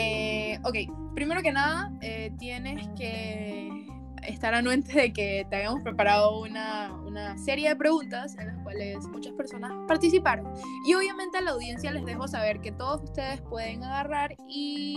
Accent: Panama; nosotros como panameños, como personas que se quieren ir a estudiar

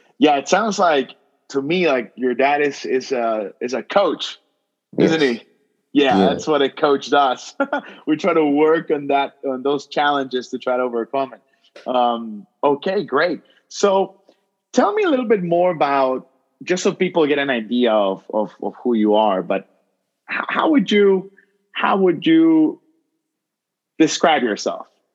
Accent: Texas, United States; I'm from Texas.

